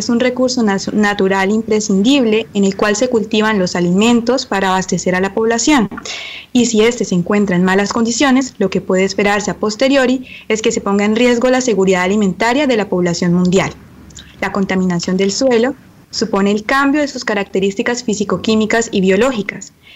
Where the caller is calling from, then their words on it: Spain; muy buenas tardes desde España.